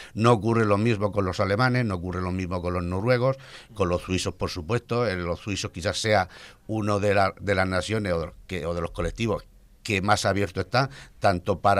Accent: Rojales, Valencian Community, Spain; born there; los que somos nacidos en Rojales

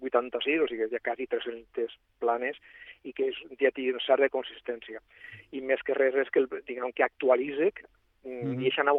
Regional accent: Elche, Valencian Community, Spain; Com a il·licità, vull que estiga aquí

